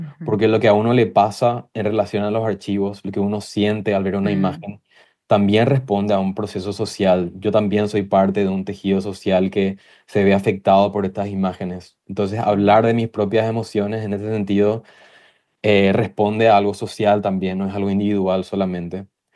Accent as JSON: {"language": "Spanish", "country": "Paraguay", "moved": "yes", "said": "desde que emigré siempre estoy pensando a Paraguay, como realmente nunca sentí que salí de Paraguay."}